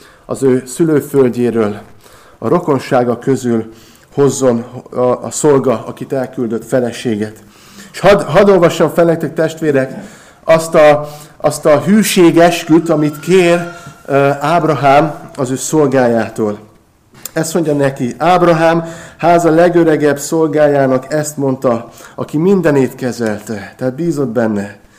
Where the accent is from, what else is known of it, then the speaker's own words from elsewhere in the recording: Nyíregyháza, Szabolcs-Szatmár-Bereg, Hungary; Hát én ugye nyíregyházi vagyok, a feleségem meg pápa mellő származik.